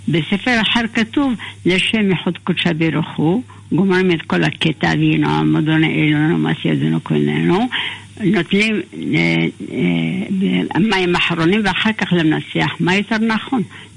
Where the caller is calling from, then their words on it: Jerusalem, Jerusalem District, Israel; שלום, אני מירושלים.